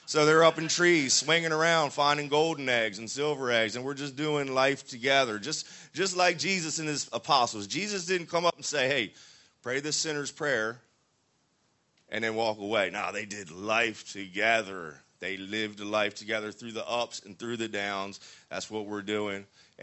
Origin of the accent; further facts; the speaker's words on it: New Jersey, United States; I call it the DMV because I'm from Jersey. That's what we call it there.